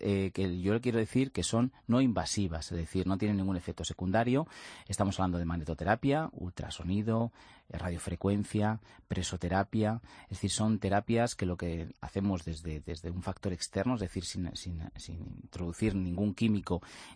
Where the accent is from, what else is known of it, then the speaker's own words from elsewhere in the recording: Torrejón de Ardoz, Community of Madrid, Spain; Vengo de la zona de Torrejón de Ardoz.